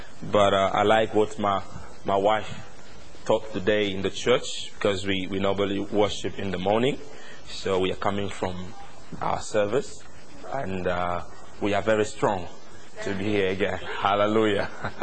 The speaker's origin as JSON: {"language": "English", "country": "DR Congo", "lives_now": "Sheffield, United Kingdom", "said": "here I'm coming from Sheffield, but I'm not from Sheffield, I'm from Congo. So you would know where I'm coming from."}